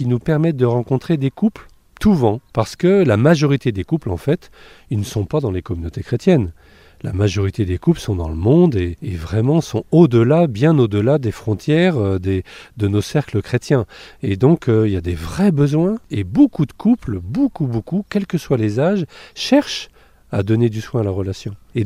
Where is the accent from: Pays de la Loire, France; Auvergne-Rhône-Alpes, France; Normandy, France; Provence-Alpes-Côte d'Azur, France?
Pays de la Loire, France; Angers; now in Paris, France; je suis originaire en tout cas de Angers. Mon épouse est bruxelloise et nous habitons dans l'ouest parisien.